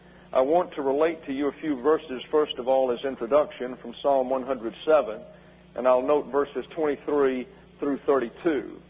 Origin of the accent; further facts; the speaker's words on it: Troy, Alabama, United States; its power when it hit my hometown of Troy, Alabama, was tremendous. My parents lost 17 pine trees on that occasion, one onto the house that crushed the gable over what was previously my room.